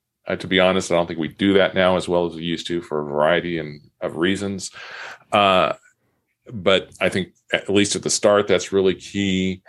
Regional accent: San Diego, California, United States; now in Batavia, United States; I'm from San Diego. I moved here specifically because of the Batavian.

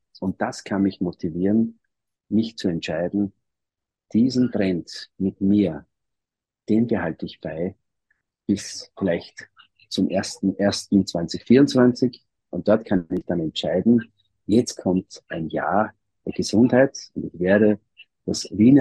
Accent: Greece; Psyche ist griechisch, bin ja auch ein Grieche

